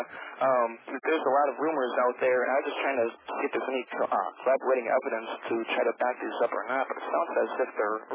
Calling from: California, United States; And I'm calling from Southern California from somewhere. I don't want to say

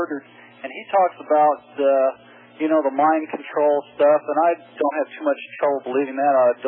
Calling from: Indiana, United States; I'm calling from Indiana

